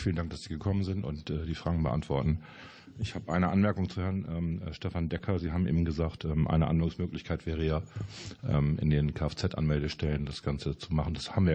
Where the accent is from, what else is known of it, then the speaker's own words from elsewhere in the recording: Bremen, Germany; Wir sind ja Bremer